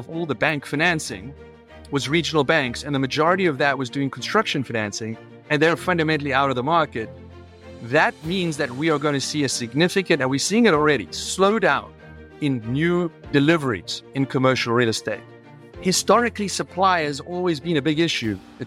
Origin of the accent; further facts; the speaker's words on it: South Africa; I grew up in South Africa.